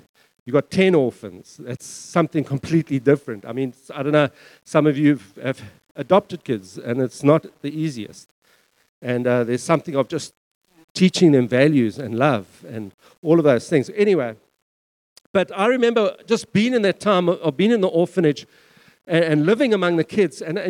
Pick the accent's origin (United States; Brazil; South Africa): South Africa; King Williamstown, Eastern Cape; I grew up in King Williamstown in an orphanage.